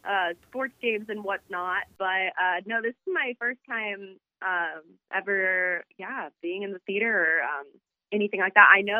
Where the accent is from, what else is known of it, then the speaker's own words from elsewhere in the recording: Kansas City, Kansas, United States; Yeah, I grew up in the Kansas City area. I went to Shawnee Mission Northwest High School.